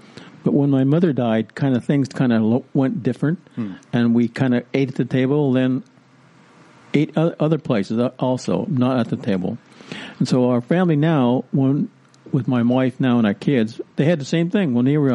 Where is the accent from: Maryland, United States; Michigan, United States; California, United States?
California, United States; When I grew up here in Sonoma County.